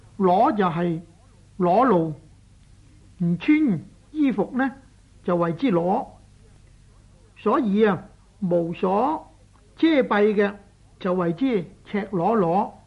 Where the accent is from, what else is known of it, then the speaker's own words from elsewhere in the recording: Guangdong, China; 我哋广东人日常讲说话呢，多数都系讲做里头，好少讲话里头嘅。